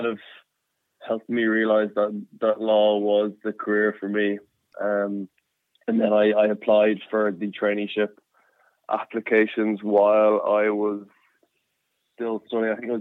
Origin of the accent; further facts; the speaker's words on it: Kildare, Leinster, Ireland; I'm from Kildare.